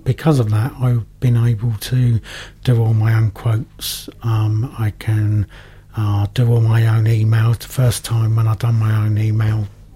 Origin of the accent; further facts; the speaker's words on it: Thanet, South East England, United Kingdom; as I'm from Thanet, I've got a weird accent anyway